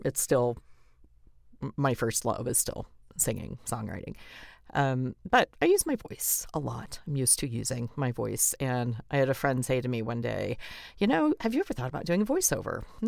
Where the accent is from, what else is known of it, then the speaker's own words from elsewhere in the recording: Oklahoma, United States; I'm from Oklahoma, and I love it very much.